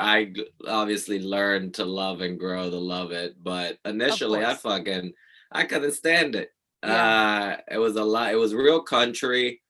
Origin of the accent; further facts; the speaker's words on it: Puerto Rico; now in Queens, United States; No, I grew up in Puerto Rico.